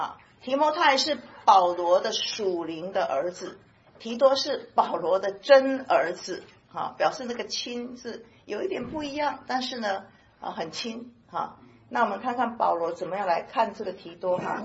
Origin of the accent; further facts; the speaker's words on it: Taiwan; 美国5个，我们台湾人5个哈。